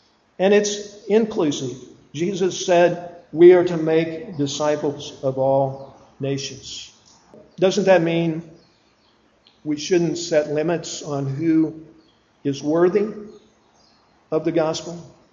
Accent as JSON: {"language": "English", "region": "Midwest", "country": "United States", "tie": "born or raised there", "said": "back on the mainland growing up in the Midwest, we had this expression"}